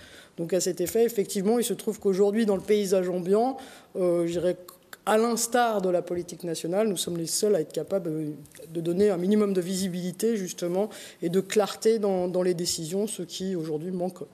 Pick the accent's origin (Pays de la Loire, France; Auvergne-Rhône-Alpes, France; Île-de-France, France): Île-de-France, France; Versailles; je suis née à Versailles, j'y ai grandi, j'y ai fait mes études, j'y réside depuis 25 ans.